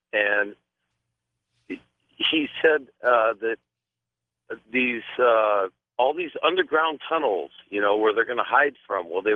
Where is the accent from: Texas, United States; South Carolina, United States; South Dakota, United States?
Texas, United States; But, you know, as a Texan boy, you know, I like your style in your interviewing